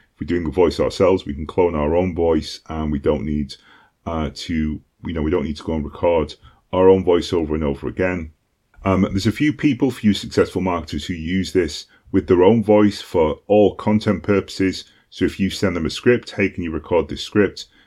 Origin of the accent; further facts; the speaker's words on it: United Kingdom; Of course, I'm British.